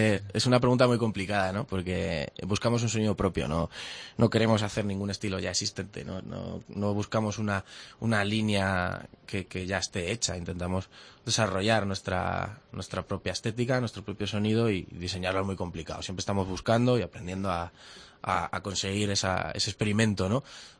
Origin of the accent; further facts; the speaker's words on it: Toledo, Castilla-La Mancha, Spain; now in Cuenca, Spain; ella y yo somos de Toledo, aunque en el DNI pone que somos de Cuenca ya.